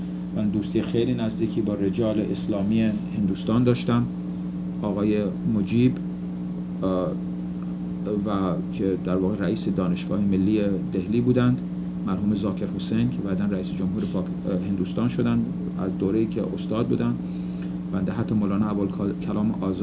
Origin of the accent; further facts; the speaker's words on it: Iran; من تنها ایرانی هستم که اقبال ده لکچر دارم در پاکستان